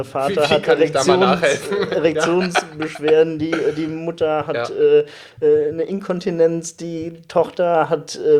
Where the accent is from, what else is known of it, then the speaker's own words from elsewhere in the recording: Cologne, North Rhine-Westphalia, Germany; Ich komme aus Köln